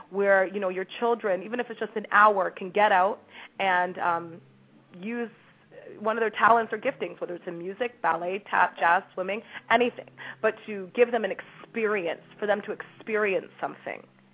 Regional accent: Toronto, Ontario, Canada; also born or lived in Windsor; being from the, you know, Caribbean background, growing up in Toronto, you know, going to university and living in Windsor for 15 years and working in Detroit

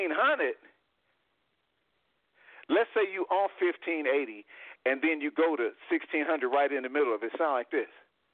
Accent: California, United States; you remember we grew up in Southern California, and you remember 1580 K-Day?

